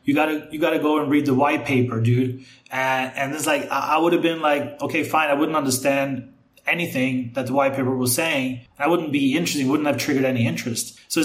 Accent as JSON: {"language": "English", "country": "Argentina", "also_born_or_lived": "Northern Europe", "first_language": "Spanish", "second_language": "English", "said": "Because I am Argentinian by birth. My family's Argentinian. Spanish is my first language. But I grew up outside of Argentina, right? So I spend, you know, my childhood between Argentina and Northern Europe."}